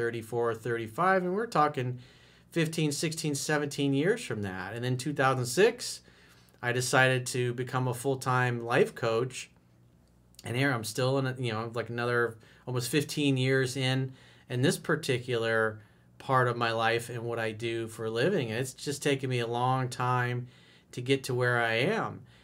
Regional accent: United States; It's, you know, as an American, it's infuriating to see that.

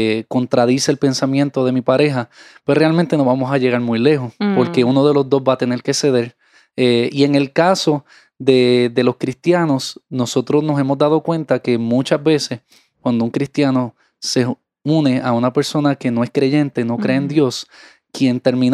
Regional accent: Puerto Rico; por lo menos en mi país, en Puerto Rico, hay gente que dicen que tienen amistad con privilegio

